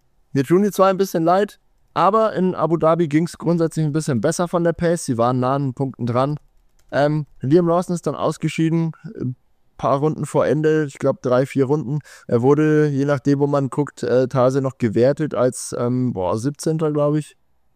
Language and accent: German; Bavaria, Germany; wie man bei uns in Franken sagt.